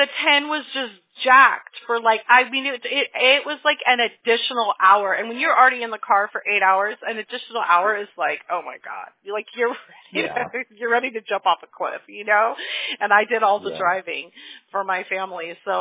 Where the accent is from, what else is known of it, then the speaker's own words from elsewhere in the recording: Apple Valley, California, United States; I grew up in Apple Valley, so I'm like super familiar with where you are at.